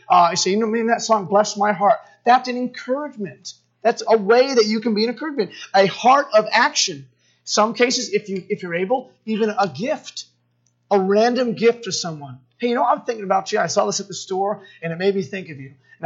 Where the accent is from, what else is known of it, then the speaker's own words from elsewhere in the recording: Massachusetts, United States; he was my first pastor growing up in Massachusetts.